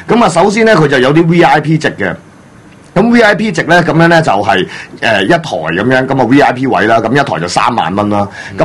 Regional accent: Hong Kong; 我哋香港人應該點樣去寫我哋自己嘅契約？

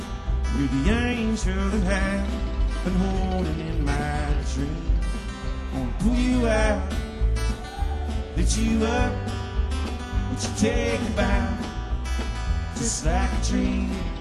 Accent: New York City, New York, United States; we're from New York City.

